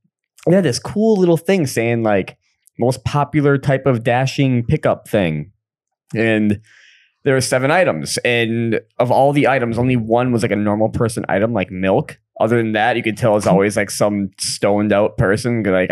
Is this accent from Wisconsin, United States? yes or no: yes; Wisconsin, United States; I'm from Wisconsin.